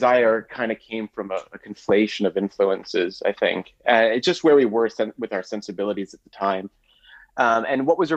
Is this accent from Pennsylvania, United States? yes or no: yes; Pennsylvania, United States; happened at my school growing up in Pennsylvania.